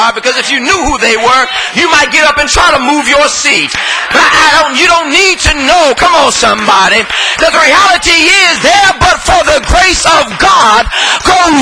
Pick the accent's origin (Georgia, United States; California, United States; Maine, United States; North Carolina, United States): California, United States; Los Angeles; growing up in South Central LA in 1977, 78, 79, the birthplace of Bloods and Crips.